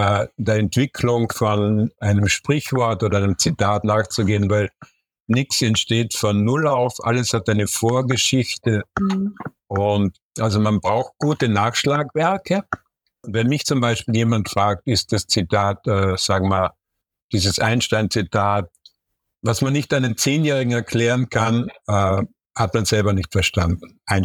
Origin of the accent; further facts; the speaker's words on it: Lienz, Tyrol, Austria; born there; Also ich bin in Lienz geboren